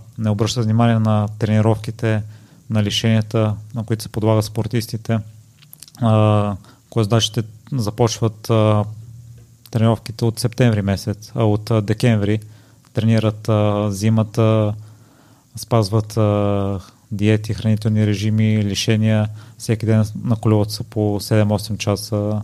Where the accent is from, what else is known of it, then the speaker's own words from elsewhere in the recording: Kozlodui, Vratsa Province, Bulgaria; also born or lived in Sofia; аз съм от Козлодуй и след 7 класа се премести в София и летата ги прекарвах на село